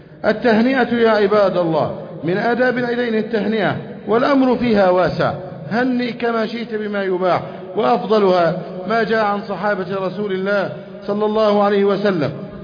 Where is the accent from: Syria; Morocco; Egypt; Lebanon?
Egypt; اللهم احفظ بلدنا مصر، يا رب احفظ بلدنا مصر